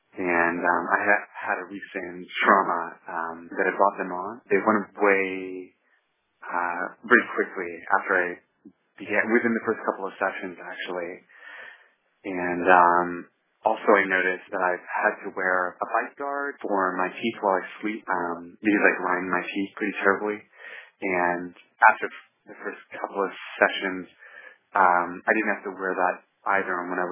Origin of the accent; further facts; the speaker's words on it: Los Angeles, California, United States; I grew up in Los Angeles and I lived in a lot of different cities